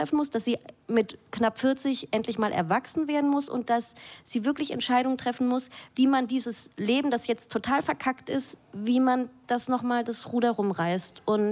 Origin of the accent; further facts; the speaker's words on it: Freudental, Baden-Württemberg, Germany; und ich bin in Freudenthal aufgewachsen.